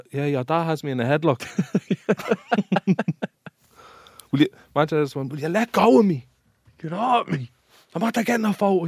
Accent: Ballymun, Leinster, Ireland; I actually do live in Finglas, but I'm originally from Ballymun. It's a nice, nice area.

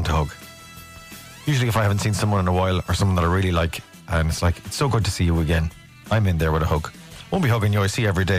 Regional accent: Ireland; I'm an Irish dad and I am a non-stop hugger.

